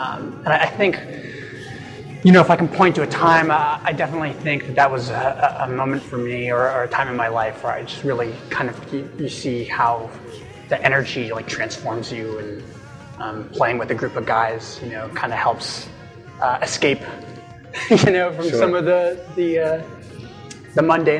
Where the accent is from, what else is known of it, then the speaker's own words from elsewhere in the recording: Austin, Texas, United States; now in Portland, United States; I did. I grew up in Austin.